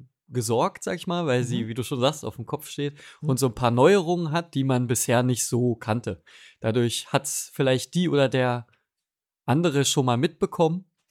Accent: Berlin, Germany; bin auch aus Berlin

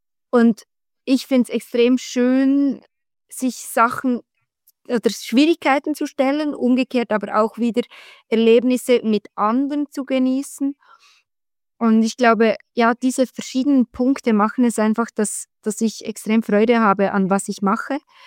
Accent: Bern, Switzerland; Ich komme aus der Region Bern. Das ist das Berner Oberland.

